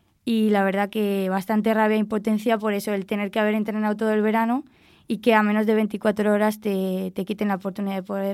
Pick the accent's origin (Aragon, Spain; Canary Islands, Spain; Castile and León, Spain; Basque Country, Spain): Castile and León, Spain; Soria; yo soy de Soria y al vivir en una ciudad tan pequeñita pues no había equipo de chicas